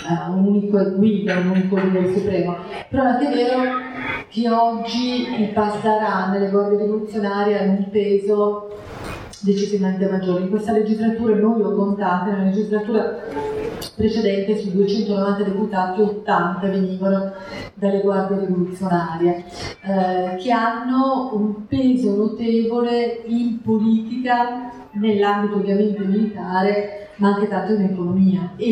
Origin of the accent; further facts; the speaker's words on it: Iran; Italian is a second language; oggi io iraniana, se sono in Iran e risiedo lì